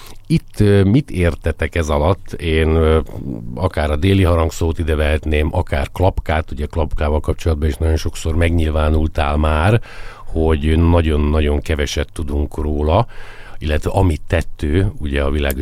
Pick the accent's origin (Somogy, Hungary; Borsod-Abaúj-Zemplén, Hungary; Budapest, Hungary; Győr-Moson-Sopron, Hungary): Győr-Moson-Sopron, Hungary; Győr; hogy győriként